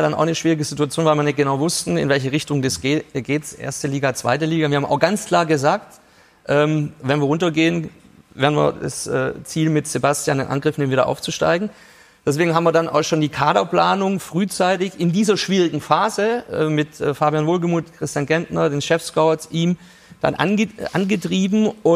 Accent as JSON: {"language": "German", "region": "Swabia", "country": "Germany", "said": "Über sowas mache ich mir als Schwabe gar keinen Gedanken."}